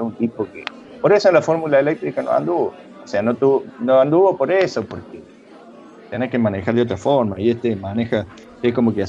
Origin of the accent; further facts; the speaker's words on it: Córdoba, Argentina; yo como cordobés me alegro por él